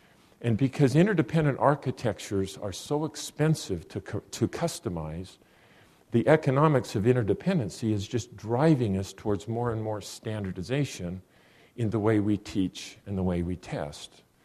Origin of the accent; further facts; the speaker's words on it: Salt Lake City, Utah, United States; My brother and I, we grew up in Salt Lake City.